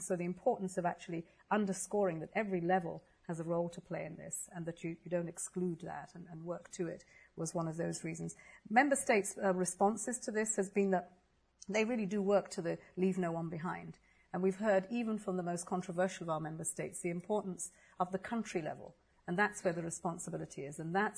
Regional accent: Nigeria; I come from Nigeria.

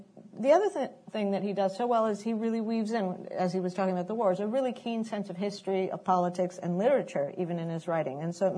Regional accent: Peru; now in United States; I'm from Peru and always, you know, grew up thinking the U.S. was a land of opportunity, as many first-generation immigrants do.

